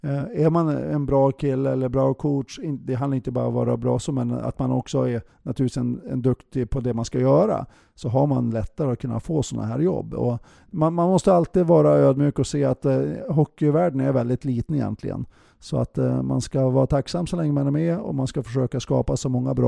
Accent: Bjästa, Västernorrland County, Sweden; eftersom jag är från Övik eller från Bjästa då

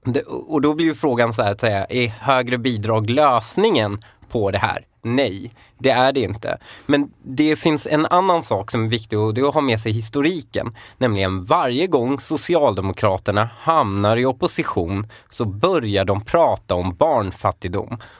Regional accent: Husby, Stockholm County, Sweden; jag växte upp i Husby så levde mina föräldrar på socialbidrag.

